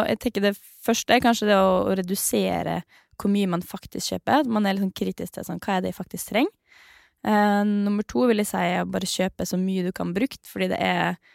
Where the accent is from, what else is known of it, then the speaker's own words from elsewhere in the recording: Møre og Romsdal, Norway; Jeg er jo sunnmøring, eller halvt sunnmøring, og liksom glad i å være liksom nøkteren.